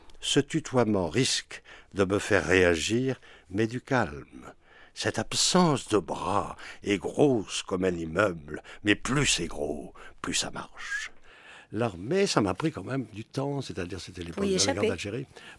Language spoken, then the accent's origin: French; France; pourquoi je suis français, qu'est-ce que je fais, qu'est-ce que ça veut dire de l'être